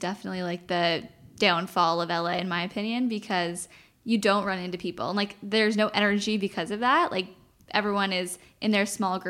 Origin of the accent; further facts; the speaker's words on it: Toronto, Ontario, Canada; We're from Toronto. So we have been, like, we lived close to New York our whole life.